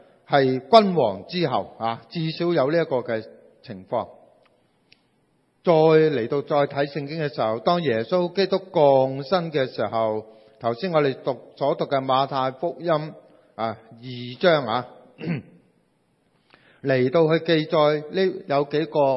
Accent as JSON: {"language": "Cantonese", "country": "Hong Kong", "said": "即系用我哋香港人嘅说，香港人嘅说话"}